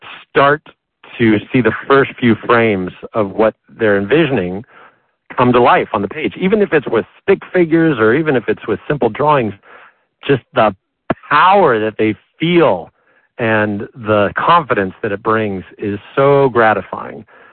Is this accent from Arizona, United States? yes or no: yes; Arizona, United States; somebody who's from Arizona, of course, and who weaves in parts of my life growing up in the Southwest.